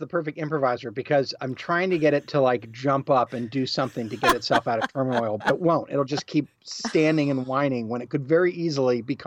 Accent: Newcastle, Delaware, United States; I grew up on the East Coast and started doing improv in between sets of a … cover band in Newcastle, Delaware.

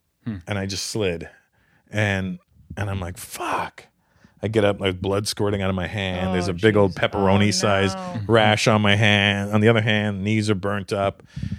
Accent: Toronto, Ontario, Canada; born there; I was born in Toronto.

